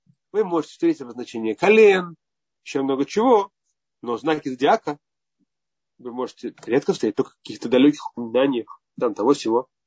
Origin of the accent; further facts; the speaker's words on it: Belarus; Я сам родом из Беларуси, и моя первая раввинская работа была в Беларуси.